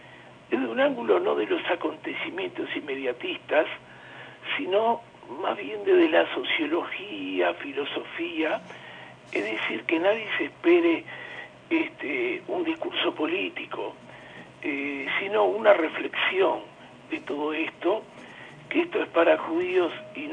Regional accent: Uruguay; Por otra parte, estuve en Chile, yo soy uruguayo

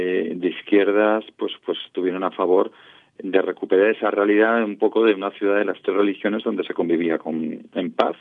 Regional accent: Valencian Community, Spain; pero yo, como valenciano, decir que el grado de desconocimiento

